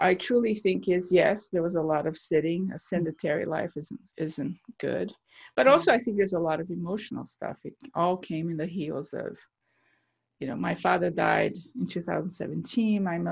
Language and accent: English; Brazil; also born or lived in United States; But I grew up, I grew up partially in Brazil, partially here. So, you know, truly bicultural.